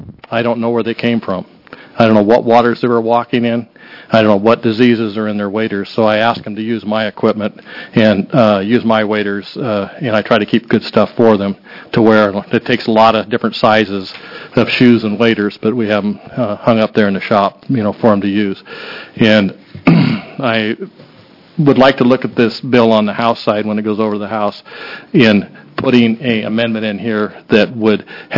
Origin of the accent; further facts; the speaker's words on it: Gold Beach, Oregon, United States; I am from Gold Beach, Oregon. I'm a lifelong Oregonian. I've lived around the state in various places.